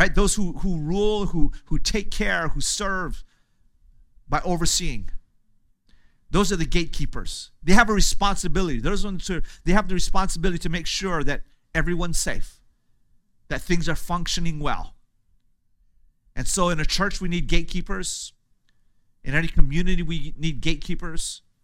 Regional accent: United States; maybe this is just because I come from America.

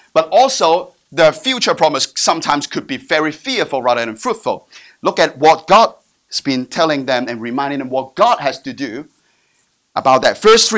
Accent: Hong Kong; English is a second language; You know, I come from Hong Kong, so we have a little bit of a spirit of consumerism.

